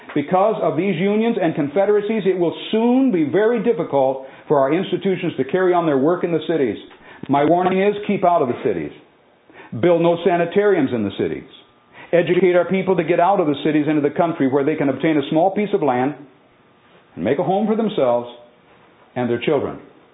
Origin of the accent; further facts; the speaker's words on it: United States; I appreciate America. I thank God to be the privilege of being an American.